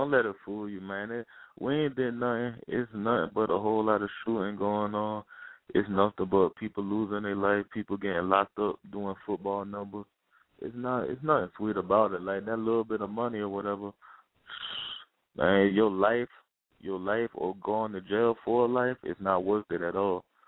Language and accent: English; New York City, New York, United States; also born or lived in Richmond, Virginia; Yeah, I'm from, I was born in Harlem, New York, but I was back and forth from the Bronx to Richmond, Virginia.